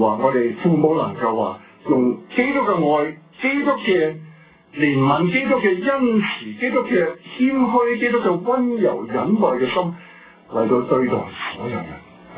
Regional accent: China; 有時我哋中國人咧唔明白嘲笑嗰種嘅殺傷力。

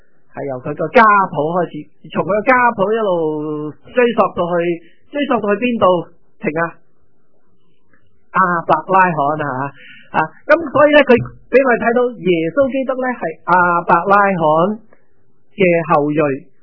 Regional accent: China; 咁我哋係中國人

